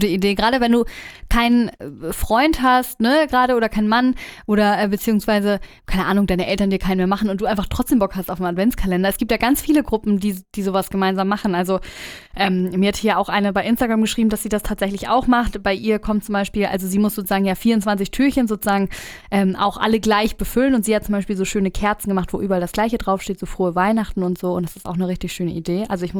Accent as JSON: {"language": "German", "region": "Bavaria", "country": "Germany", "said": "Und wir kommen ja aus Bayern"}